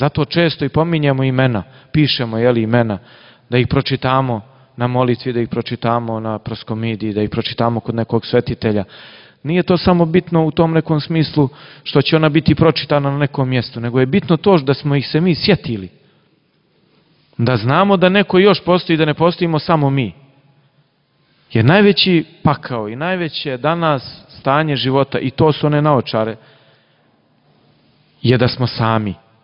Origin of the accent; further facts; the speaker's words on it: Župa, Nikšić Municipality, Montenegro; Ja sam iz Župe, kod Nikšića, tamo ljudi vole da pričaju.